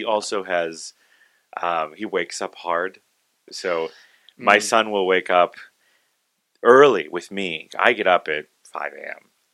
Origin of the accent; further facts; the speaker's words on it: Maplewood, United States; also born or lived in San Antonio / Albuquerque; So Maplewood, originally. So I'm not too far from here.